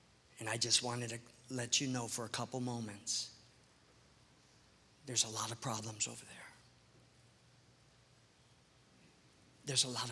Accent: United States; I'm from America, and I'm just, even though I live in Southeast Asia, I sort of don't like to walk through raw sewage.

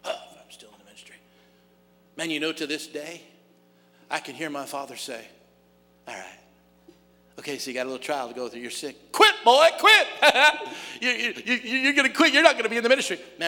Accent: Cody, Wyoming, United States; growing up in Cody, Wyoming is where I'm from. We thought y'all were nuts.

